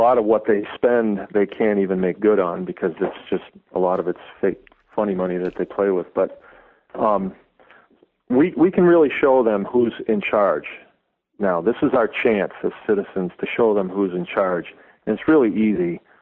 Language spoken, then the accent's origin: English; New England, United States; Well, I'm from New England, and that's where the revolution began.